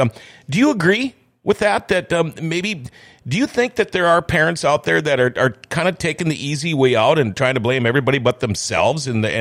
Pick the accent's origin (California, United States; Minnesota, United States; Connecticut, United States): Minnesota, United States; Thief River Falls; I grew up in Thief River Falls. My goal in life, my whole time growing up was I can't wait to get out of here. I can't wait to move away. I did. I went all over.